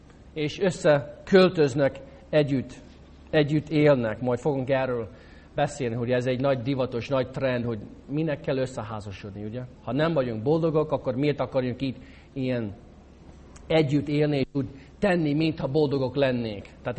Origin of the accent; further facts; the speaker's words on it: United States; Hungarian is a second language; now in Hungary; Én eredetileg amerikai vagyok, de 11 évig szolgálunk itt Magyarországon.